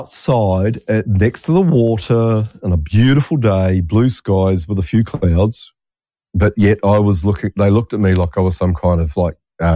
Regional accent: Australia; no, I'm from Australia.

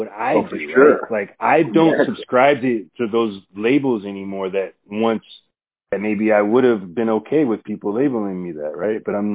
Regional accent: Pennsylvania, United States; But I'm not African-American. I'm from Pennsylvania. I'm an American. I was born here.

